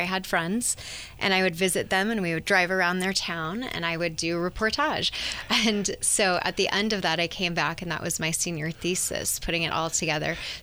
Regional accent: California, United States; I am a native of Sonoma County. I grew up out in Bennett Valley

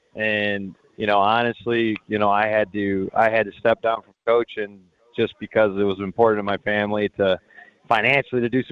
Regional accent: Jackson, Michigan, United States; I'm obviously from Jackson and trying to help him get into my high school, Lumen Christi High School.

